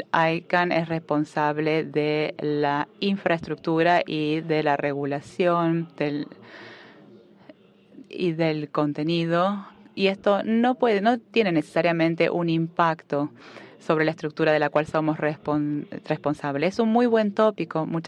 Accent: Puerto Rico; soy de Puerto Rico

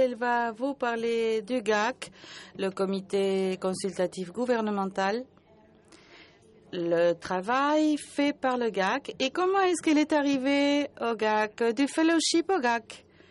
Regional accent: Romania; Moi, je viens de la Roumanie.

